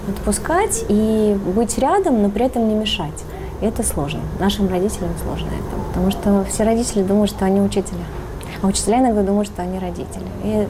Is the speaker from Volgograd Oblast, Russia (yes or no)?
no; Chukotka Autonomous Okrug, Russia; Я сама с Чукотки училась в школе.